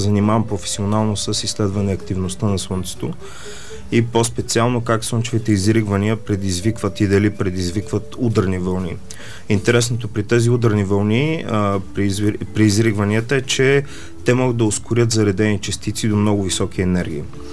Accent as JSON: {"language": "Bulgarian", "town": "Plovdiv", "region": "Plovdiv Province", "country": "Bulgaria", "said": "И тъй като съм от Пловдив"}